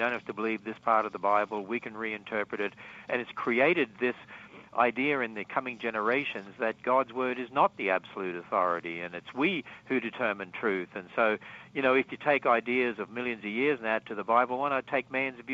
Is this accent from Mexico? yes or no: no; Australia; look at Australia, because that's my home country.